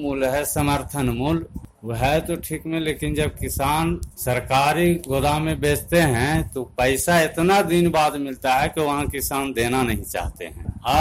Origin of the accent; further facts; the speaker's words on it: Harpur, India; ग्राम हरपुर के निवासी हैं, एक किसान, छोटा किसान हैं।